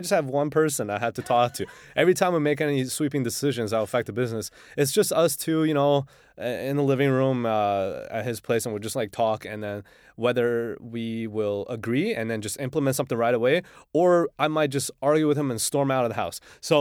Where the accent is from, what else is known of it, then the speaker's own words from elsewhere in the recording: Xi'an, Shaanxi, China; So we're going to have obviously food from my hometown. You know, all the things, from simple foods like skewers, barbecue skewers with lamb and cumin, to the steamed buns that I, you know, the juicy steamed buns from Xi'an that's lamb filled